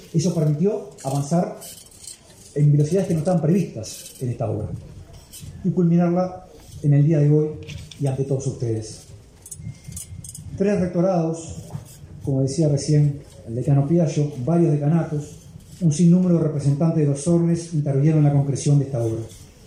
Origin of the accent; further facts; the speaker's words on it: Uruguay; teniendo la posibilidad hoy como uruguayos de encontrarnos en este recinto abierto, centenares de uruguayos